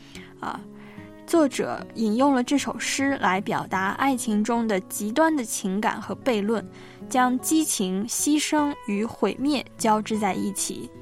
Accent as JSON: {"language": "Chinese", "region": "northern China", "country": "China", "tie": "born there", "lives_now": "Hong Kong, China", "said": "而我又出生在一个就是北方的一个很传统的省份，虽然我现在来到了香港"}